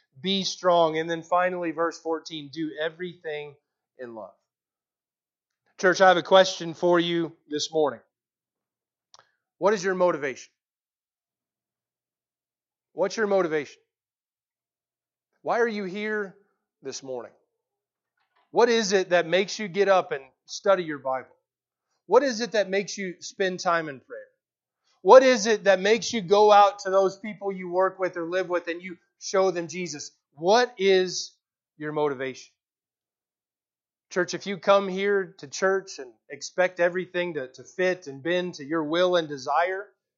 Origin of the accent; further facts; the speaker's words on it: Texas, United States; Growing up in Texas, we two-a-days, we live football.